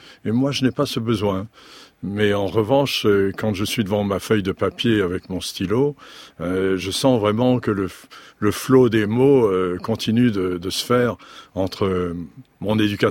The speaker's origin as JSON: {"language": "French", "country": "France", "tie": "born or raised there", "also_born_or_lived": "Mexico / United States", "said": "je suis né mauricien à Nice, donc j'étais considéré un peu comme un corps étranger à Nice. Ensuite, j'ai grandi en France, mais quand il a fallu trouver du travail, j'ai dû m'expatrier"}